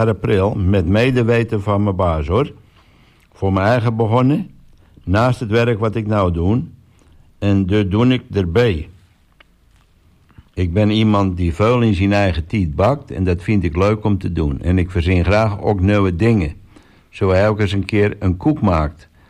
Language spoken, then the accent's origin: Dutch; Den Hoorn, North Holland, Netherlands; En ik kom van de Hoorn, daar kom ik vandaan.